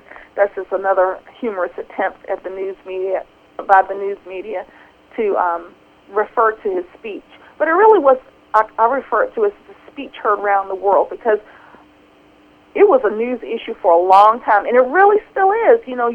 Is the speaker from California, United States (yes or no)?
no; Virginia, United States; And I grew up in Central Virginia. And in Central Virginia, they had what they call massive resistance